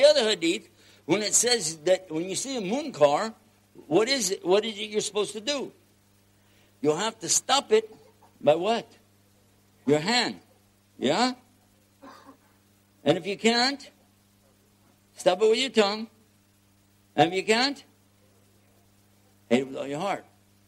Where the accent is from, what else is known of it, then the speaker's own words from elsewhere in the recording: Texas, United States; I'm including me now because I'm a Texan over here, which is the same as being from outer space.